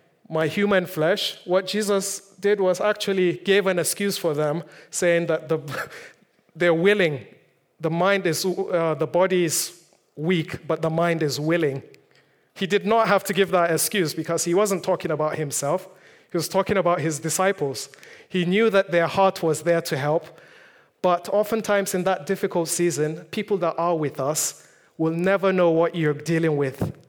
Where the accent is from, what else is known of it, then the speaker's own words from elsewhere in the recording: North East, Nigeria; now in England, United Kingdom; the situation back in my home country, Nigeria, was not the same. You see, I come from the northeastern part of Nigeria